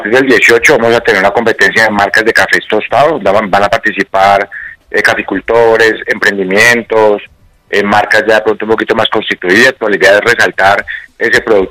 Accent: Colombia; debemos nosotros como colombianos aprender a preparar café

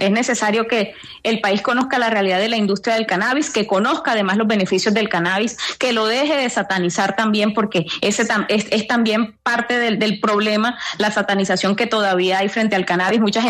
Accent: Colombia; La mayoría de los licenciatarios somos colombianos de a pie

